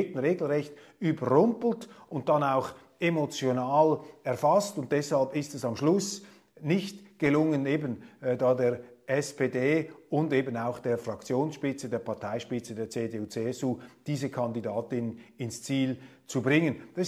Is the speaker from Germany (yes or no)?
no; Switzerland; sage allerdings als Schweizer, bin ja nicht wahlberechtigt in der Bundesrepublik.